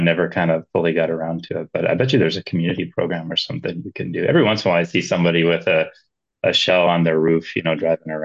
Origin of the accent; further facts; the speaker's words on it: Washington, United States; You know, I grew up outside of Seattle, but my wife's from Montana and all of my family is originally from Montana too.